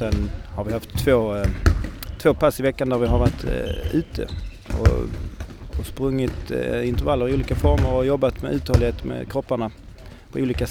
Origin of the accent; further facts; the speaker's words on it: Landskrona, Skåne, Sweden; now in Halmstad, Sweden; Från Landskrona i grund och botten. Jag har bott 10 år i Halmstad. Så det är väl Halmstad som är hemma.